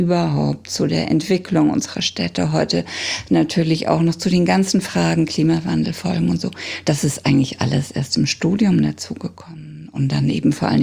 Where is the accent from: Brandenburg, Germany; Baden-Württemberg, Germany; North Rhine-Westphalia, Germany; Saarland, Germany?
Baden-Württemberg, Germany; Freiburg; ich komme aus einer Studentenstadt, aus Freiburg